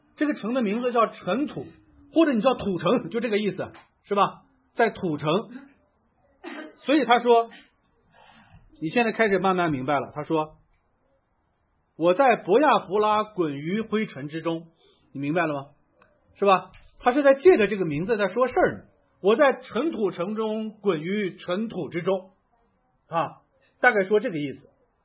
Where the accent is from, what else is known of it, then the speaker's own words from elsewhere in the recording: Linfen, Shanxi, China; 我的老家哈，山西临汾，自古以来它叫花果城